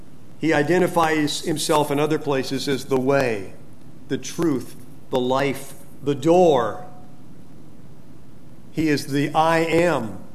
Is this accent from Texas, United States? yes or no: no; Fresno, California, United States; I didn't think of it as being real exciting when I was growing up in Fresno, California. It was kind of an agricultural area.